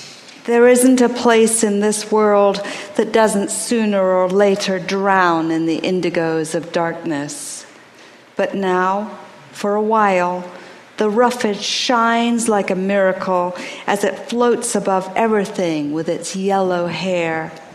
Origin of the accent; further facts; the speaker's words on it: England, United Kingdom; where I grew up in England, poppies were used as the flower to symbolize those who died